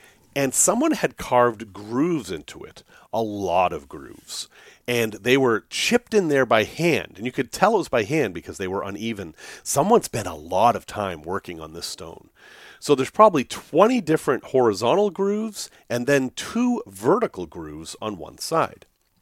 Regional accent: Salem, Massachusetts, United States; So I grew up specifically on Ord Street, O-R-D Street, in Salem, Massachusetts. Not famous in any way, probably named after a Civil War guy, we don't know.

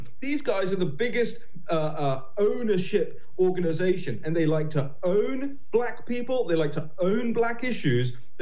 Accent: London, United Kingdom; I grew up in West London in a neighborhood that was predominantly white, but that was changing. And down the road from me, I had immigrant-dominated neighborhoods

